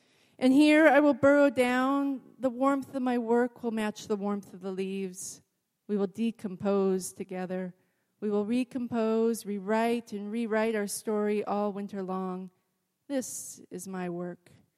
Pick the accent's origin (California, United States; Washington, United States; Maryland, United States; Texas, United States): Washington, United States; Kirkland; now in Olympia, United States; I grew up in Kirkland. I'm an East Sider, still live on the east side of Olympia, even.